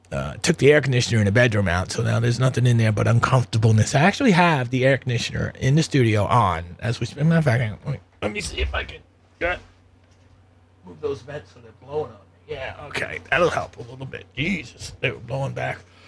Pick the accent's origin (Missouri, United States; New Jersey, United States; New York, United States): New York, United States; because I'm like a New Yorker, you know